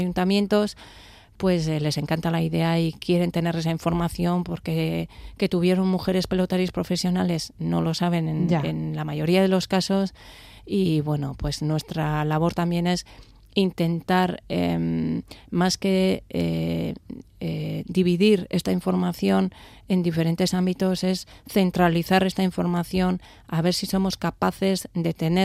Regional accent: Oiartzun, Basque Country, Spain; nosotros somos de Oiartzun, estamos en Oiartzun

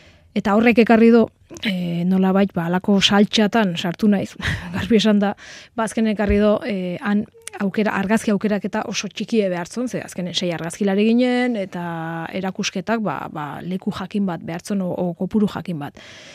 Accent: Basque Country, Spain; now in Navarre, Spain; gipuzkoarra naiz, Nafarron bizi naiz

